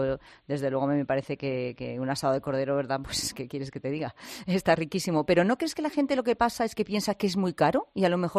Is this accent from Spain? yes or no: yes; Castile and León, Spain; Yo soy de un pueblo de Zamora.